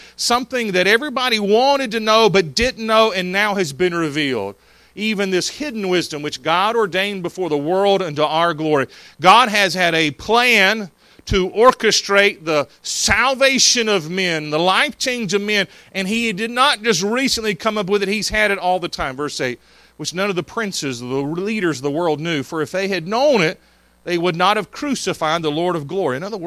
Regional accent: Knoxville, Tennessee, United States; and I mentioned I was from Knoxville, Tennessee.

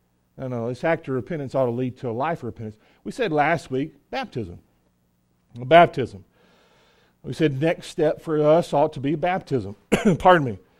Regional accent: North Carolina, United States; I'm just from Eastern North Carolina. I'm not smart as East Tennessee people.

